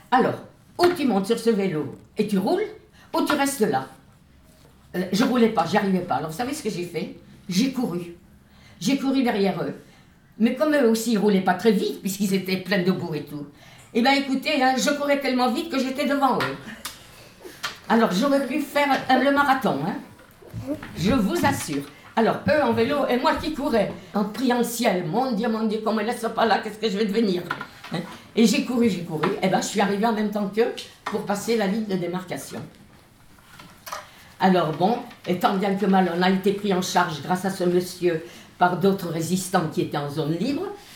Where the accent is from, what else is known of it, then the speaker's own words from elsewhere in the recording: Nancy, Grand Est, France; Vous savez, je suis de Nancy, c'est une grande petite ville, disons. Hein? Nous habitions en plein centre-ville.